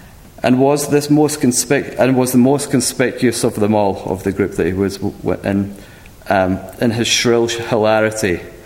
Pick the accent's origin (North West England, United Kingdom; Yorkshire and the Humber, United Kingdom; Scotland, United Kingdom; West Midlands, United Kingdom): Scotland, United Kingdom; now in United States; As somebody's already noticed, I'm not from these parts. Yes, I'm Scottish